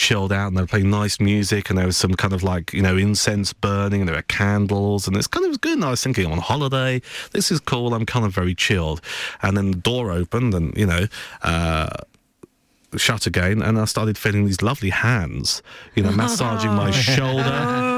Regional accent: England, United Kingdom; Lay on the table, and being English, okay, still had my boxer shorts on because we're English, we don't take our clothes off.

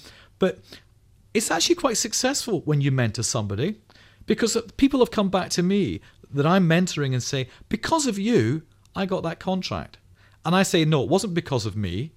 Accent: Scotland, United Kingdom; I'm from Scotland originally, but love living here.

